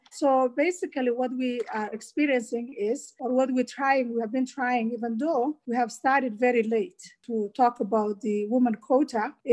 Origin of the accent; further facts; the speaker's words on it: Somalia; English is a second language; Because I grew up in Siad Barre's time